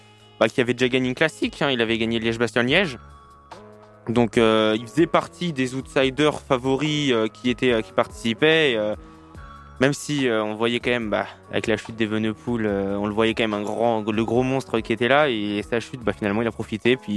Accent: France; On est un peu déçu quand même en tant que Français.

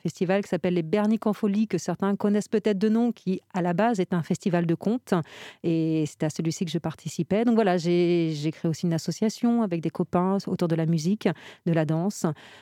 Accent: Île d'Yeu, Pays de la Loire, France; Alors, quand on vient de l'Île-Dieu, cette petite île en Vendée, c'est pas évident d'être dans la culture.

